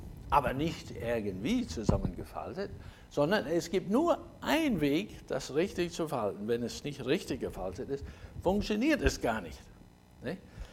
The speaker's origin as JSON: {"language": "German", "region": "Scotland", "country": "United Kingdom", "second_language": "German", "said": "Ich komme aus Schottland, da sind wir auch schwimmen gegangen"}